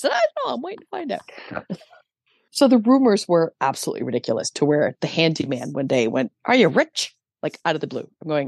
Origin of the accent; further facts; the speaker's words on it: Canada; I'm Canadian. Listen to me. I'm clearly Canadian.